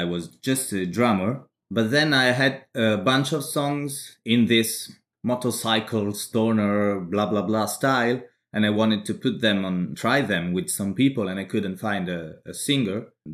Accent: Emilia-Romagna, Italy; I'm Italian, I came from Emilia Romagna, you know, the region of Valentino Rossi, for Ferrari, everything.

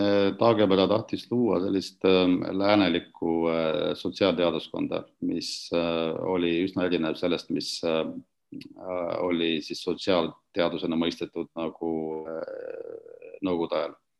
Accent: Viljandi, Viljandi County, Estonia; Ingliskeele baas, mida tulin Viljandist, ei olnud väga hea.

